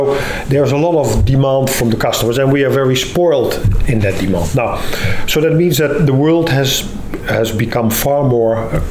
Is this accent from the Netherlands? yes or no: yes; Netherlands; when I was a boy and I grew up in the Netherlands